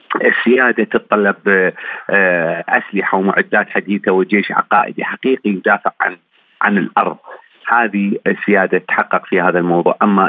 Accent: Iraq; وأنا يعني أنا عراقي لكن للأسف أتكلم هذا الكلام.

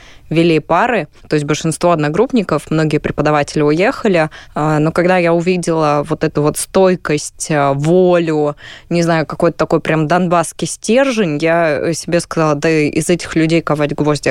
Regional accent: Myrnohrad, Donetsk Oblast, Ukraine; я сама родом из Донецкой области, небольшого городка Дмитров, ныне он Мирноград, пока он еще находится на оккупированной территории. То есть я уже практически 10 лет не была дома.

